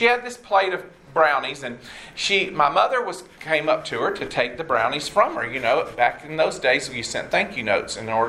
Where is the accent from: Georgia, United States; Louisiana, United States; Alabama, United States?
Georgia, United States; Red Oak; So I grew up in Red Oak, Georgia.